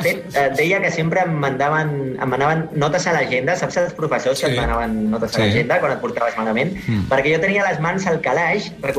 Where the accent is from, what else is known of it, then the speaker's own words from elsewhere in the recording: Badia del Vallès, Catalonia, Spain; now in Barcelona, Spain; jo sóc de Badia del Vallès, però he viscut gairebé des dels 17 anys a Barcelona